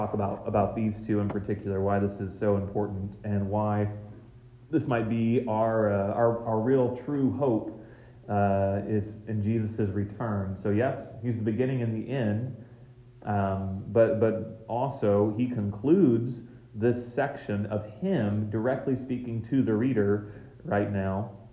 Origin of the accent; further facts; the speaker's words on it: Alabama, United States; The church that I grew up with in Alabama, the Laotians did their service in English.